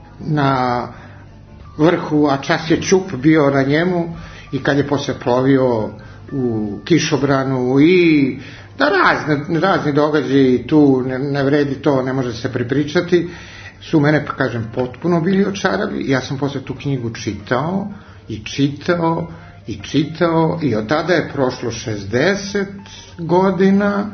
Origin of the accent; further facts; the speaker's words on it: Obrenovac, Belgrade, Serbia; rastao sam u Srpskoj Palanci u Obrenovcu.